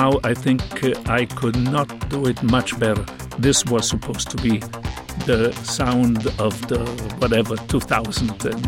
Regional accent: Italy; English is a second language; I am a composer from Italy.

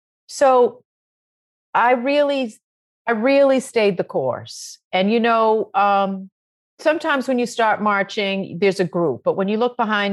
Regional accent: Roxbury, Massachusetts, United States; Like I grew up in Roxbury, Massachusetts. Like we love to dance.

